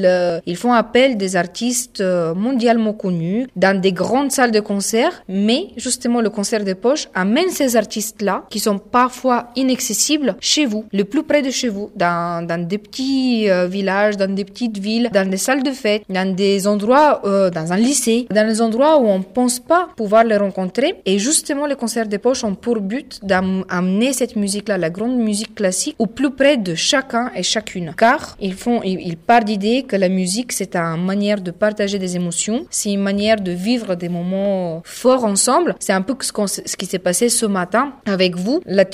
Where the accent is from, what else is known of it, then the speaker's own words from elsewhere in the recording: Bulgaria; French is a second language; now in France; Parce qu'en fait, je viens de la Bulgarie. Donc déjà, j'ai fait ma vie et mon métier de musicienne à l'étranger.